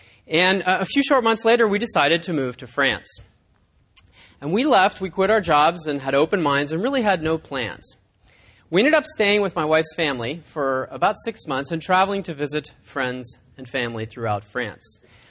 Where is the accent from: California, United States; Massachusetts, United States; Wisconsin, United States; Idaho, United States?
California, United States; Orinda; I grew up in Orinda in the East Bay, and I went to a small liberal arts college on the East Coast for a couple of years, but I eventually ended up back in California.